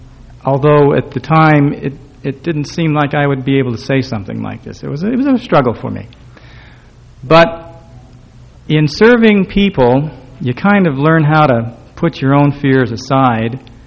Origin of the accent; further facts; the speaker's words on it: Idaho, United States; I was born and raised in Idaho. I grew up on a farm.